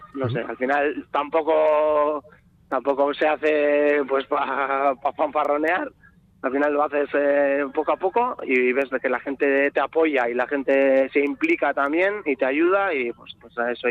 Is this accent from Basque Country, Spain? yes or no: yes; Eibar, Basque Country, Spain; Yo soy natural de Eibar